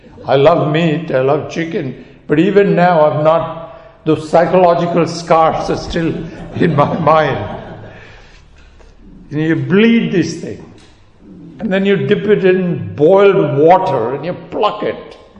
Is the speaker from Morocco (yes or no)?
no; India; English is a second language; As I said, I grew up in India. In my first 10 years, I lived away from my parents in a village.